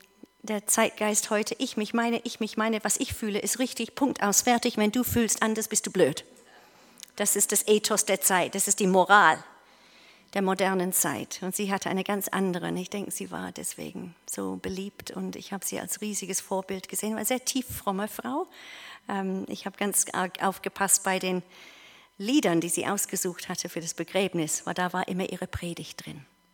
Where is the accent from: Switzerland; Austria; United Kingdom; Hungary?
United Kingdom; England; now in Germany; Ich komme ursprünglich aus England.